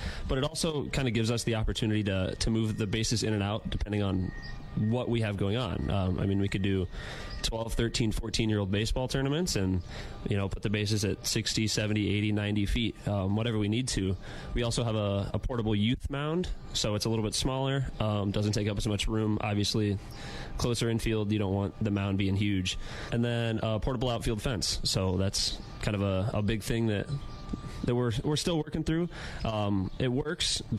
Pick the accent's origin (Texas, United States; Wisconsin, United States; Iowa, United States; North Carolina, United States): Iowa, United States; So I'm from Central Iowa, and I actually worked for the city back home.